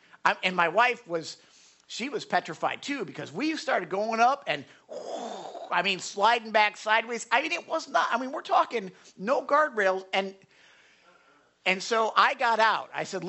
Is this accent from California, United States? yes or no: no; Florida, United States; Okay, now, you know, we're from Florida, so the biggest mountains we have are speed bumps.